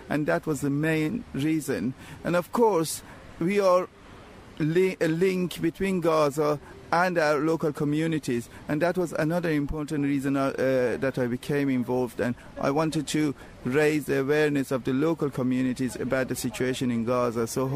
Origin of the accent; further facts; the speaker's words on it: Iran; Originally, I'm from Iran.